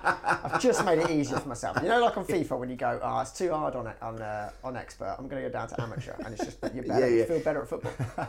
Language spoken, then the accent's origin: English; East of England, United Kingdom; now in London, United Kingdom; No. I grew up in Hertfordshire.